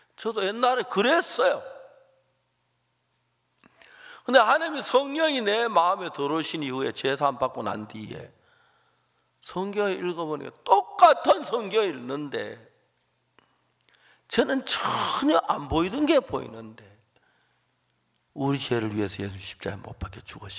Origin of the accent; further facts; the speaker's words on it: Seonsan, North Gyeongsang, South Korea; 경북 선산에 저희 고향 교회가 있었는데